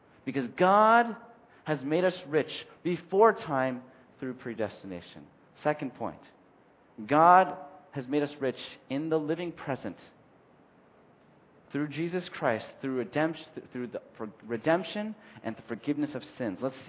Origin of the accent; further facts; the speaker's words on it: California, United States; I only met one kid who was adopted when I was growing up in California.